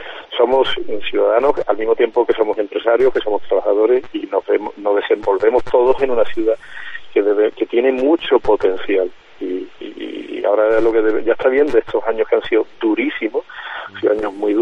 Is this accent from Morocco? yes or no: no; Córdoba, Andalusia, Spain; al final todos somos cordobeses.